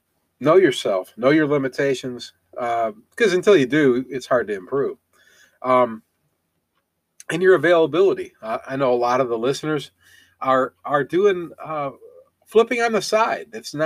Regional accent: Ohio, United States; I'm also from Ohio, so I've got a lot of interest in how this comes out

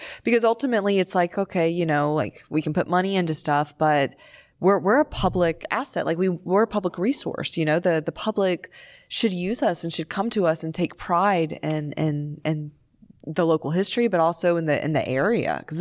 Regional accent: Beaumont, Texas, United States; So no, I mean, so I come from Beaumont, Texas, right? Beaumont.

